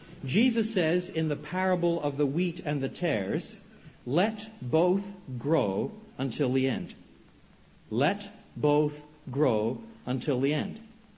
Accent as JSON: {"language": "English", "region": "French Canada", "country": "Canada", "tie": "born or raised there", "said": "When I was a boy growing up in French Canada, it was common for those who were converted to lose their businesses."}